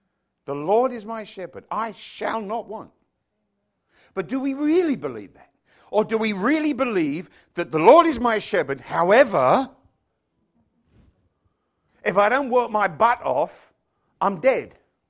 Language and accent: English; United Kingdom; the light on the lounge wasn't on for some reason, probably because we're British.